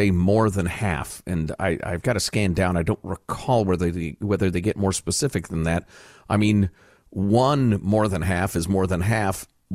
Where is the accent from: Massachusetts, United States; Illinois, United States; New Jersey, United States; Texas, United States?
Illinois, United States; So maybe it's because I grew up right outside Chicago